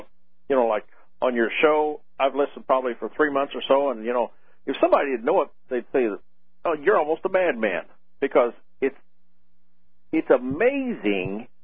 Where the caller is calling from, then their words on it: Missouri, United States; Missouri.